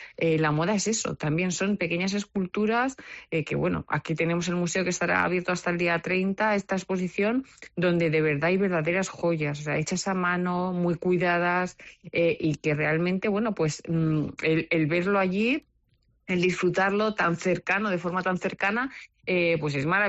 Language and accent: Spanish; Albacete, Castilla-La Mancha, Spain; Somos de Albacete, de Castilla-La Mancha, y aquí se hacen cosas maravillosas.